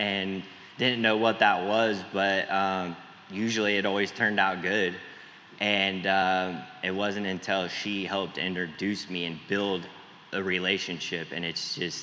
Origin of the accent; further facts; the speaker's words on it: Anderson, California, United States; I'm from Northern California, a little town called Anderson, about 2 hours north of Sacramento. Grew up in a racing family.